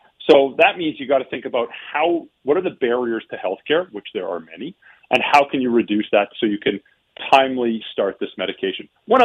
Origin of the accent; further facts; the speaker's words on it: Calgary, Alberta, Canada; I'm from Calgary.